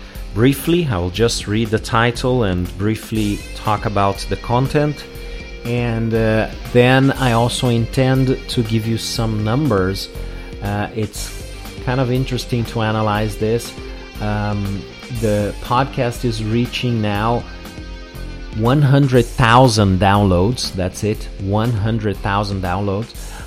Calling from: Porto Alegre, Rio Grande do Sul, Brazil; English is a second language

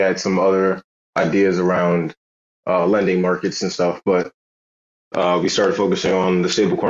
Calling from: East Coast, United States; I'm calling in from the East Coast, United States.

